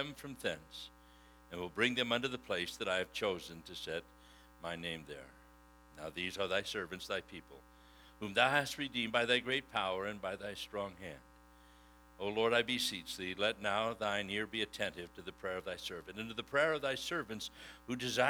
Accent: Scotland, United Kingdom; And I'm a Scotsman, so there's a deal on everything you do.

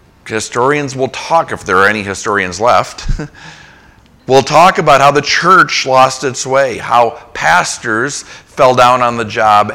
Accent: Ireland; Had someone in my old church who called me … because I'm Irish

